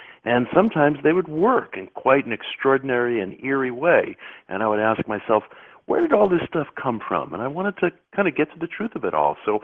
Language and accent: English; Queens, New York, United States; You know, I grew up in Queens in the 1970s.